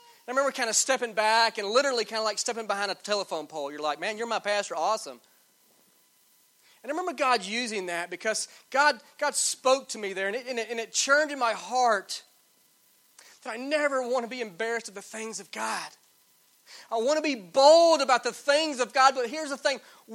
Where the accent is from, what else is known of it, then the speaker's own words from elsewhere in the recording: Atlanta, Georgia, United States; And I remember us going to downtown Atlanta. I grew up in Atlanta.